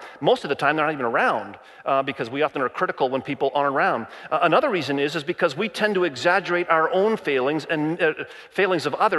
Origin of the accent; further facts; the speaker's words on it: Zion, Illinois, United States; I went back to my hometown, Zion, Illinois. I graduated from Zion, Illinois, high school, Zion Benton High School there in Zion, Illinois.